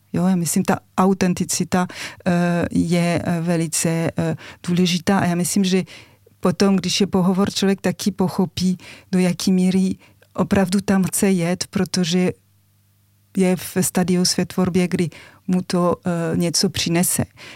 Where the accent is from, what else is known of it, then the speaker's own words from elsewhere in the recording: France; Czech is a second language; now in Czech Republic; už jsem žila víc než půlka života v Čechách, ale jsem vyrůstala ve Francii